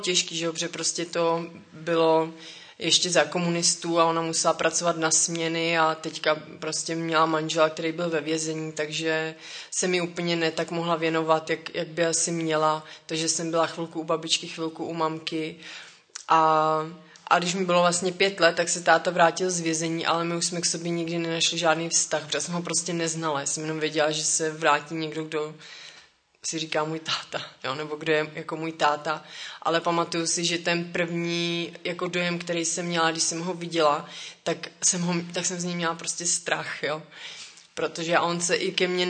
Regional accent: Most, Ústí nad Labem Region, Czechia; Takže já pocházím z Mostu, narodila jsem se v Mostě a vyrůstala jsem v Mostě

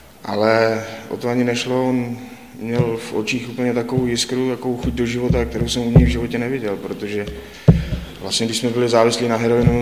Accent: Teplice, Ústí nad Labem Region, Czechia; jsem z Teplic v Čechách, bude mi 33 let a vlastně vyrůstal jsem v nekřesťanské rodině

